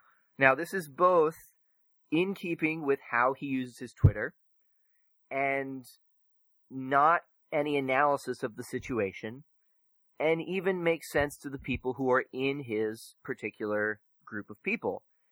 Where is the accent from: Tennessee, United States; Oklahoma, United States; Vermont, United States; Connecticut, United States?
Oklahoma, United States; And I'm from Oklahoma originally. Chris and I met in Oklahoma.